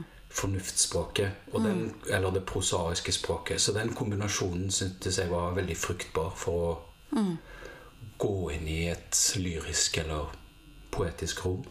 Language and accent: Norwegian; Karmøy, Rogaland, Norway; Jeg er 100% vestlending. Jeg har vokst opp på Karmøy.